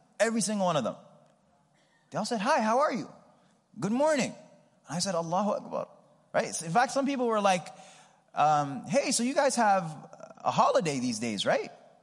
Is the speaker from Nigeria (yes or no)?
no; New York, United States; So I'm from New York, and I remember in Houston, like getting familiar with Houston